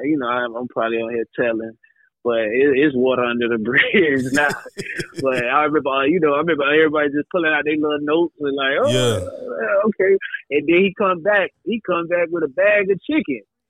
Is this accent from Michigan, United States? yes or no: no; Miami, Florida, United States; we grew up in Miami.